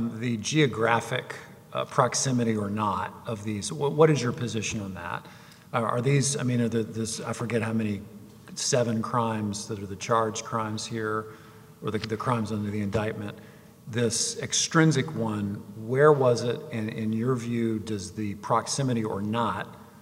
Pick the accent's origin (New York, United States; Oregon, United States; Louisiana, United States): Louisiana, United States; Baton Rouge; I'm from Baton Rouge.